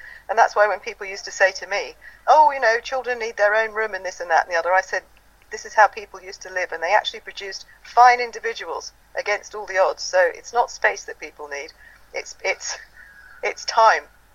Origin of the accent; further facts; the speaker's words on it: Ireland; So then they found me, and being Irish and having been oppressed for 800 years, I have an understanding of what it's like to be oppressed.